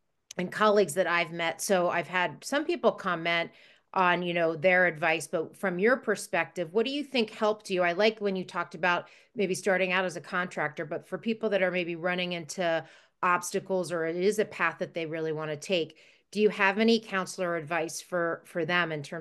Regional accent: McLean, Virginia, United States; It's funny, I grew up in McLean.

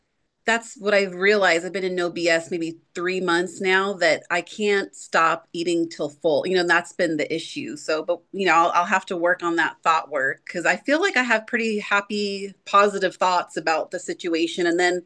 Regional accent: Tacoma, Washington, United States; I'm from Tacoma, Washington area.

